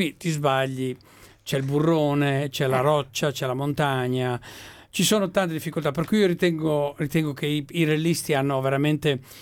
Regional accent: Emilia-Romagna, Italy; born there; Io sono emiliano, sono nato a pochissimi chilometri da Maranello, per cui per me quella è la terra natale

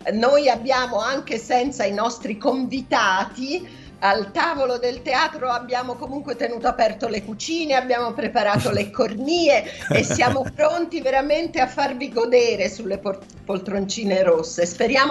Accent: Prato, Tuscany, Italy; born there; Io sono nata a Prato, in provincia di Firenze.

